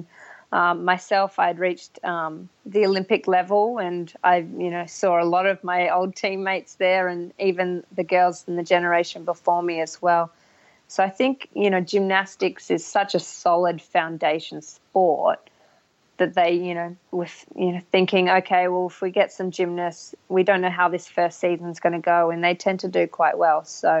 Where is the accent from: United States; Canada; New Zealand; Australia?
Australia; Perth, Western Australia; I'm 29 pretty much. I'm from Perth, Australia, which is on the west coast.